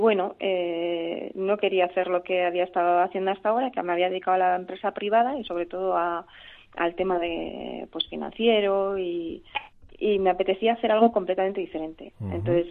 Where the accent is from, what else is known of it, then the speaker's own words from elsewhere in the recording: Mondragón, Basque Country, Spain; now in El Oso, Spain; venimos de Mondragón, de Arrasate.